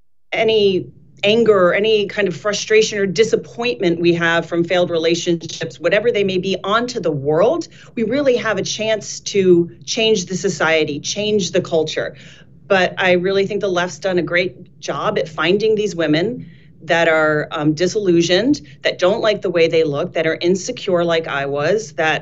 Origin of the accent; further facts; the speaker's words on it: United States; Like, we are American. We should be proud.